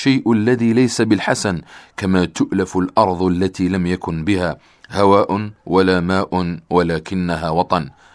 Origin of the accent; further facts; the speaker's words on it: Algeria; اللهم احفظ بلدنا الجزائر